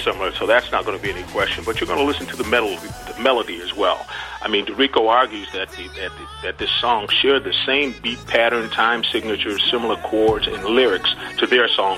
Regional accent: Cleveland, Ohio, United States; settled with a group from my hometown, Cleveland, Ohio

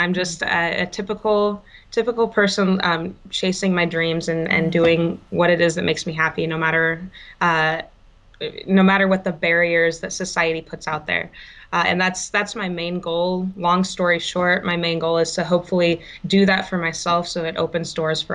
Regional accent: Kansas, United States; I grew up in Kansas. And yes, I'm not in Kansas anymore. I get it. I grew up in Kansas.

